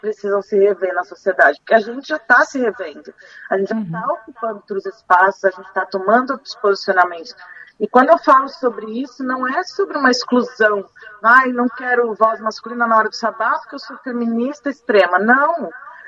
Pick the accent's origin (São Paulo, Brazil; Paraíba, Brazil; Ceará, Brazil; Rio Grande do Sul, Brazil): São Paulo, Brazil; born there; Me perdoe aí meu estado natal, São Paulo